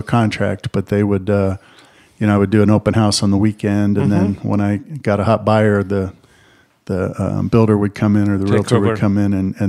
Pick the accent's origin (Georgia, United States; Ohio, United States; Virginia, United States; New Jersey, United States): Ohio, United States; Cincinnati; I'm originally from Cincinnati, Ohio.